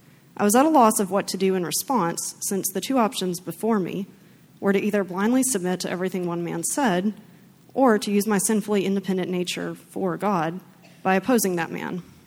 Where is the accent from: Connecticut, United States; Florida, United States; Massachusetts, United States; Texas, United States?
Texas, United States; I grew up in Bible Belt, Texas, a world characterized by Christian-themed music, jargon, decor, dress, books, goals, and values.